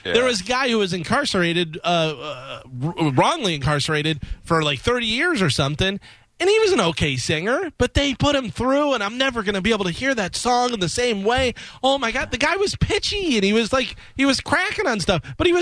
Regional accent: Chicago, Illinois, United States; I'm from Chicago.

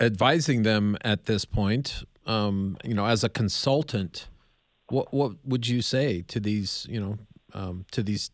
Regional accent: Montana, United States; Well, I am from Montana, so I am the Switzerland of college athletics.

